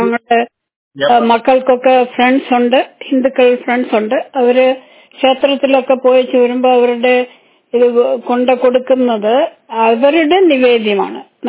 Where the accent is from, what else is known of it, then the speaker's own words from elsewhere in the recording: Los Angeles, California, United States; I am from Los Angeles.